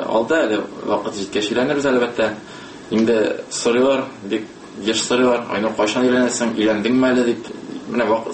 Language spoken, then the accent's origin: Tatar; Kazan, Tatarstan, Russia; Үз туган телемне бик яратам. Мин татар егете, мин Казан егете булсам да, татар телен киләчәктә дә күрәсем килә.